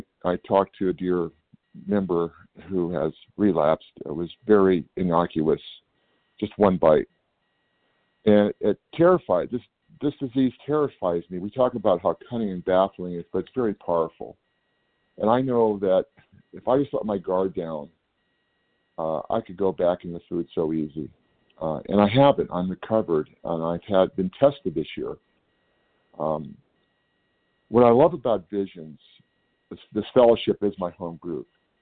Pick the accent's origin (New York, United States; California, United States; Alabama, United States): California, United States; I'm from California.